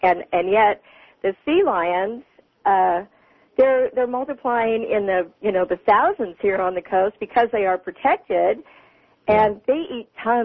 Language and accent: English; Charleston, Oregon, United States; I'm from Charleston, which is one of the last real fishing villages here in Oregon